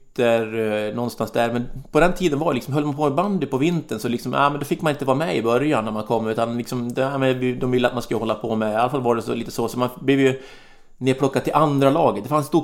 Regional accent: Borlänge, Dalarna County, Sweden; sen så i och för sig växte jag upp vid en bandy, men det var jättekomt, bandy var ju jätteliten i Borlänge.

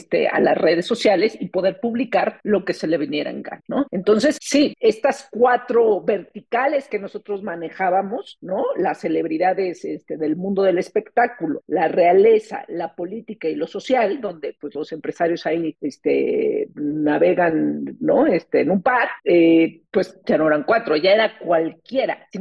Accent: Mexico; Nuestra percepción como mexicanos

